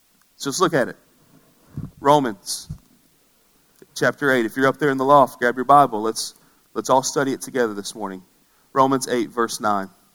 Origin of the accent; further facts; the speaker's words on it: Alabama, United States; You know, so I grew up in Alabama, and my kids were born in North Carolina